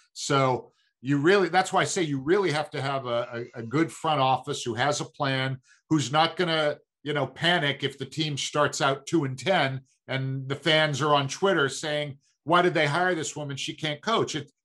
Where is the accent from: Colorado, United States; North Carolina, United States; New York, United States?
New York, United States; Brooklyn; I grew up in Brooklyn.